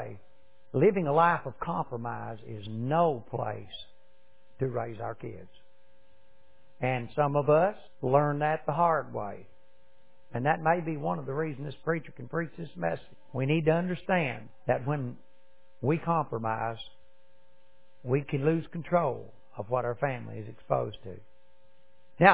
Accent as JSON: {"language": "English", "country": "United States", "said": "Now, I'm an American and I understand that my view perhaps is different about the females in my family than maybe some others."}